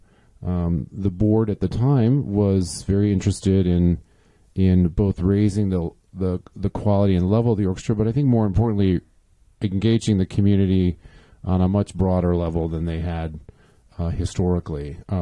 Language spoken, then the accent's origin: English; Michigan, United States; born or raised there; also born or lived in Minneapolis